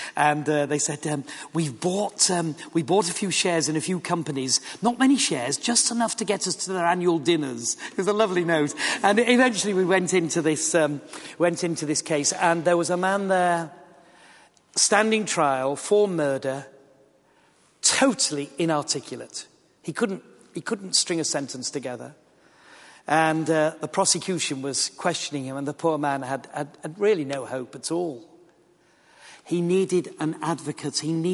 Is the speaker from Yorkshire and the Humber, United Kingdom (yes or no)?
yes; Yorkshire and the Humber, United Kingdom; And of course, you've got to remember, I am from Yorkshire.